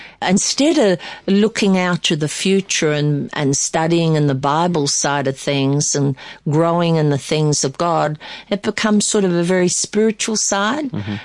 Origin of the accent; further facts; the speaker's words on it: Australia; also born or lived in United States; And we could have stayed on in America and made a lot of money, but being an Aussie and we looked at going farming and so we came back home.